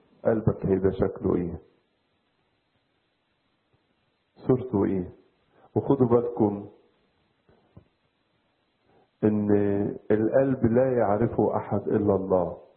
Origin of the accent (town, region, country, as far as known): Egypt